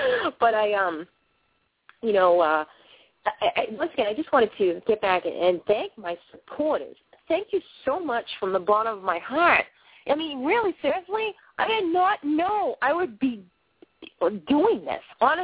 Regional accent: Boston, Massachusetts, United States; I come from Boston, and I'm not just talking about the suburbs. I've lived in the inner cities of Boston

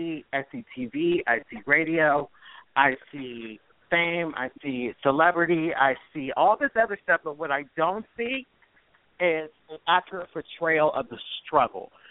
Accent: Ohio, United States; accent: Ohio; I moved to Oregon, and I lost my Ohio accent, and it was over time. And so now I don't sound like I'm straight out of the country anymore.

